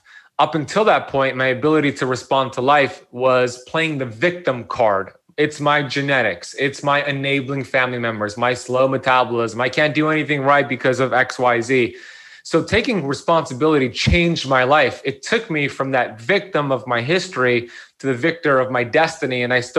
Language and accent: English; Miami Beach, Florida, United States; So my story is that I grew up here in Miami Beach, Florida, where I still currently live. Beautiful Miami Beach, Florida. My parents immigrated here from Iran in the 1970s.